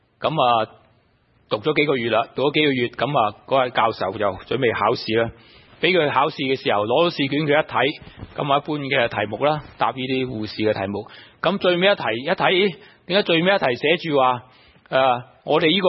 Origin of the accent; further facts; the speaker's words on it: China; 呢、這個好多我哋中國人比較差嘅，我覺得